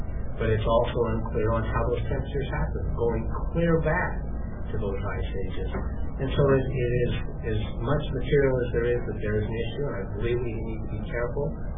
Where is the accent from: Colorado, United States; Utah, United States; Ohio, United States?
Utah, United States; Price; When I grew up in Price and in the Carbon County area, I remember coming into the valley and how coal is used.